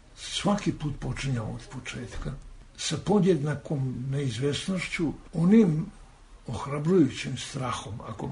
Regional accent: Serbia; Srbija jeste moj uži zavičaj, ali ja nikad ne bih sebe reducirao, pa rekao ja sam Srbi, samo Srbi. Jesam ja i Srbi, ali ja sam Jugosloven.

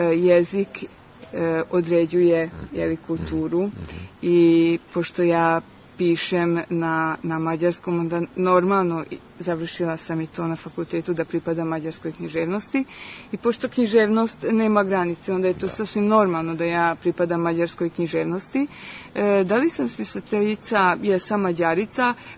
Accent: Subotica, Vojvodina, Serbia; Kažem, ja iz Subotice, iz Vojvodine.

